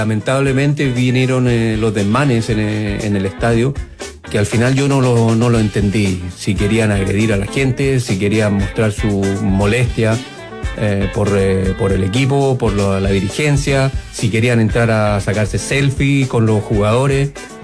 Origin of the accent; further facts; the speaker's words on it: Lo Prado, Santiago Metropolitan, Chile; Como le dije al principio, para mí mi mundo era Lo Prado.